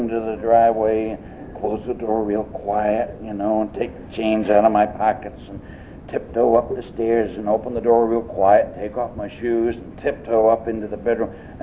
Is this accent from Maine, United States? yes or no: no; Jacksonville, Florida, United States; And I stuck up my hand and said … I'm a drunk. I'm from Jacksonville.